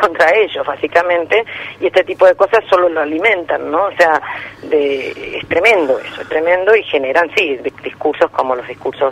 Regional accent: Argentina; eso ya lo sabemos como argentinos

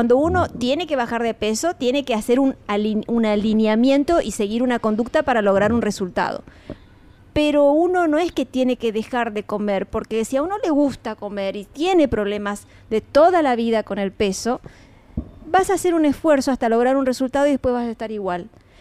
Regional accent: Corrientes, Argentina; Yo soy correntina, así que mira, ¿qué te voy a decir? Todo lo que es el norte, en las provincias...

